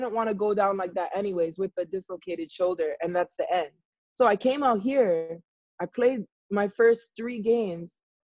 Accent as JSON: {"language": "English", "region": "Hawaii", "country": "United States", "tie": "born or raised there", "said": "I'm Hawaiian. I'm native Hawaiian. I'm born and raised Hawaii, like, all the way."}